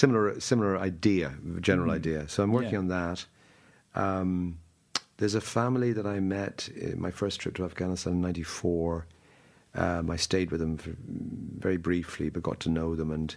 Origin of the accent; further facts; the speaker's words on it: Dublin, Leinster, Ireland; moved away as an adult; I'm from Dublin, grew up in Dublin, and at the age of whatever, 23, I left, and I never lived here since, but I visit a lot.